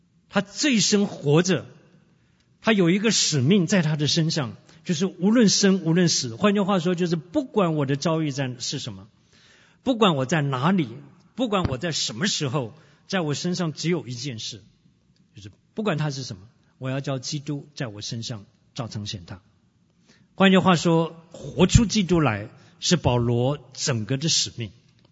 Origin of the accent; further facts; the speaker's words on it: Taiwan; 我从小是 MIT 的背景啊 ，Made in Taiwan， 我在台湾长大的